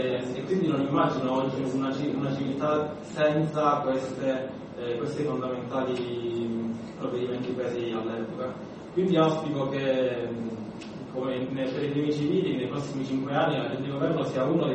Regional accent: Praia a Mare, Calabria, Italy; vengo appunto da Praia Mare, sono uno studente dell'Università della Calabria, della facoltà di ingegneria.

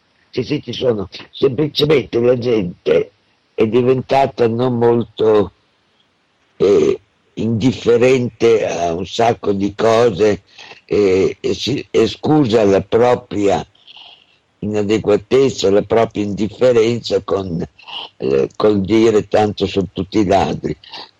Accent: Bologna, Emilia-Romagna, Italy; io vengo da Bologna

